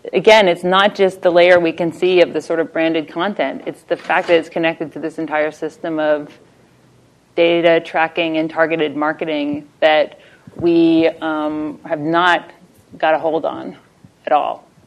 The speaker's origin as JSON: {"language": "English", "country": "Canada", "also_born_or_lived": "Georgia, United States", "said": "so I'm Canadian, raised in Georgia"}